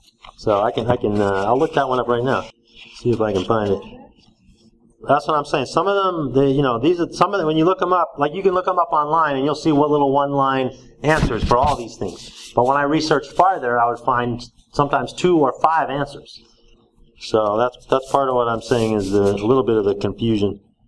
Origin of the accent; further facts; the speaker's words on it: New York, United States; I grew up in New York